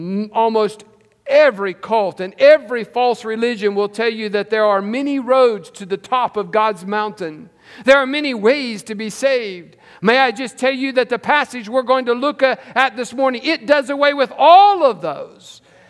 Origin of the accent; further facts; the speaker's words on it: West Virginia, United States; When I was a teenager growing up in West Virginia, we would always take Thanksgiving week off to go hunting.